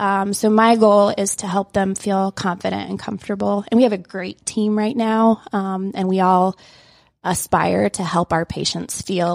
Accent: Indiana, United States; also born or lived in Kansas City, Missouri / Columbus, Ohio; Started out, though, born and raised in Indiana. Went to medical school in Kansas City, Missouri, where I met my husband.

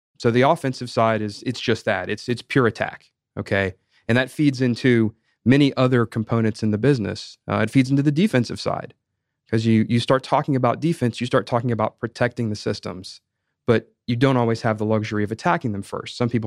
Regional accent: Roswell, Georgia, United States; I'm actually a native Atlantan, one of the few left. So I was born and raised in Roswell.

